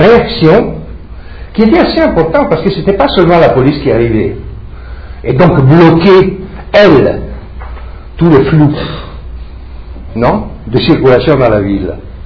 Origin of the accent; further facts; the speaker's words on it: Padua, Veneto, Italy; French is a second language; Quand j'étais petit, j'habitais à Padoue